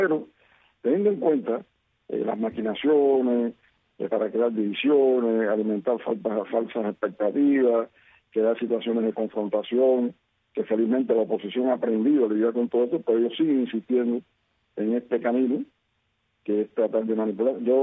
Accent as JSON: {"language": "Spanish", "country": "Cuba", "said": "Yo de Cuba, definitivamente, no me voy. Mi suerte está echada aquí, junto a mi pueblo, y quiero seguir luchando por la libertad, por la democracia, y a mí no hay quien me saque."}